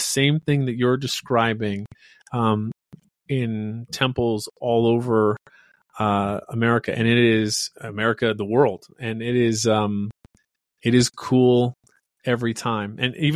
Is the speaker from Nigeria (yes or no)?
no; Idaho, United States; I grew up in Western Idaho, so we had one that was, you know, 45 minutes or so away.